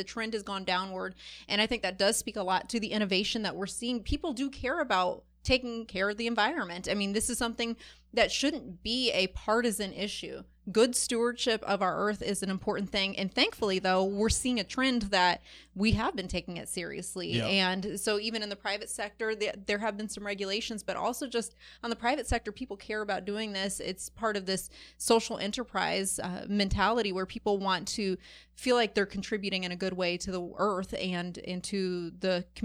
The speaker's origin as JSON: {"language": "English", "town": "Fayetteville", "country": "United States", "tie": "born or raised there", "also_born_or_lived": "Iowa", "accent": "Midwestern", "said": "Some people guess that I'm from Minnesota, which is funny, but I grew up most of my life in Fayetteville, so this is odd. I think I throw people off, but I do have a Midwestern accent."}